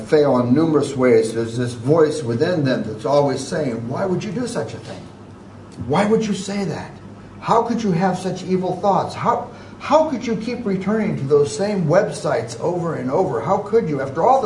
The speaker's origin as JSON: {"language": "English", "country": "United States", "said": "I'm an American."}